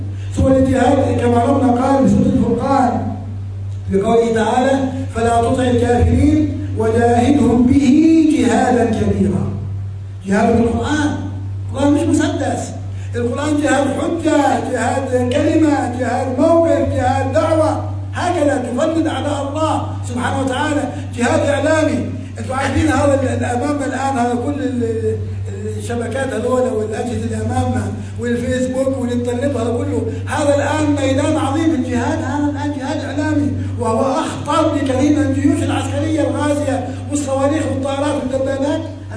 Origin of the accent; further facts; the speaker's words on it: Jenin, Jenin Governorate, Palestine; born there; أنا مولود في جنين، فلسطين مولود فيها